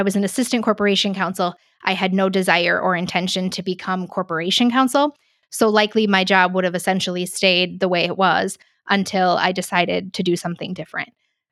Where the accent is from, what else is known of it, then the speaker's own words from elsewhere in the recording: Washington, United States; I already did live in Pierce County, and I grew up in Pierce County.